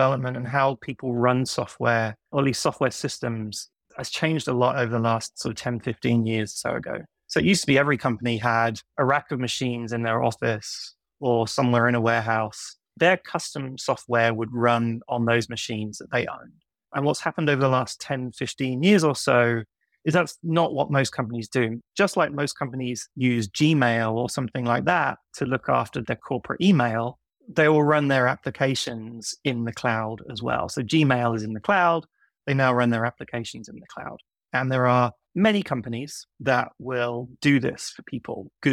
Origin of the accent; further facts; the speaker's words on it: United Kingdom; accent: somewhere between America and the UK; now in New York, United States; So I live in Brooklyn, New York. I have a bit of a strange accent because I grew up in the UK and I moved to New York in 2006. So 17 years ago.